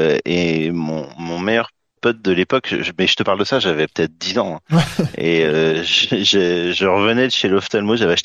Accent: Pays de la Loire, France; also born or lived in Besançon / Brittany; J'ai bossé à Besançon, j'ai bossé en Bretagne et je suis originaire des Pays de la Loire.

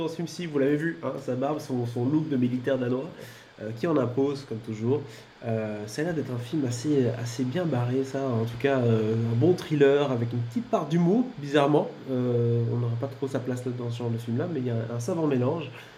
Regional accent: Belgium; et chez nous en Belgique, il sort ce 15 décembre au cinéma.

